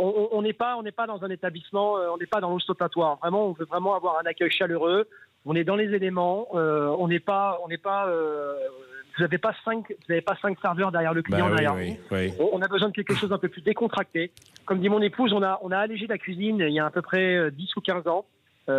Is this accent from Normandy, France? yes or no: yes; Normandy, France; Non, moi, je suis un Normand d'adoption provençale.